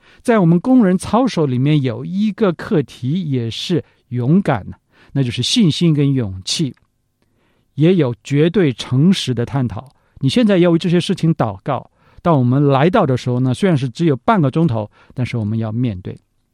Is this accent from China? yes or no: yes; Shandong, China; 我们山东人都是这样，就是话很快很直爽